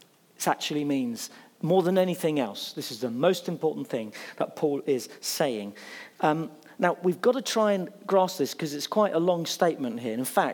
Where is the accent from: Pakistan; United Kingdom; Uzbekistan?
United Kingdom; Bognor Regis, South East England; Where do you come from? Oh, I come from Bognor.